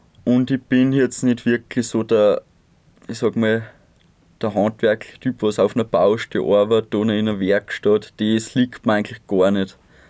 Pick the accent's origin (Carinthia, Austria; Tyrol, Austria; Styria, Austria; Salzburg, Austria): Styria, Austria; Grundlsee; Ja, in meiner Heimat natürlich, in Grundlsee, also am Grundlsee.